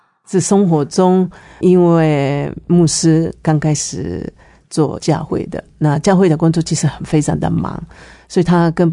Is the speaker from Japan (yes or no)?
yes; Japan; Chinese is a second language; moved away as an adult; now in Taipei, Taiwan; 现在在台北，就是带教导的很多的原住民朋友们。因为我从日本嫁过来，是我先生丈夫是台湾原住民